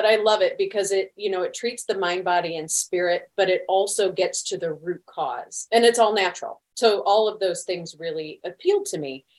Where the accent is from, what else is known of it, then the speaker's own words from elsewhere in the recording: St. Louis, Missouri, United States; I am a girl from St. Louis, Missouri. So I grew up in the Midwest